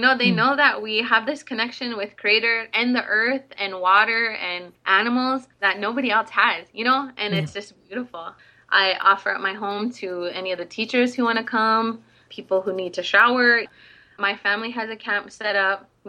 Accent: Standing Rock, United States; Like I just said … I'm from Standing Rock, and I shake your hand with a heartfelt handshake.

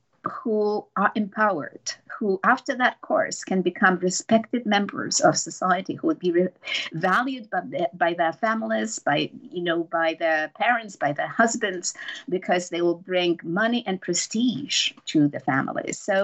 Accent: Poland; You know, I grew up in Poland.

